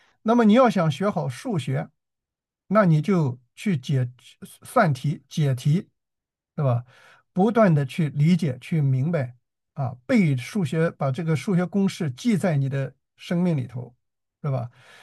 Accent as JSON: {"language": "Chinese", "country": "China", "said": "所以我们中国人也说“慢工出细活”，是吧？"}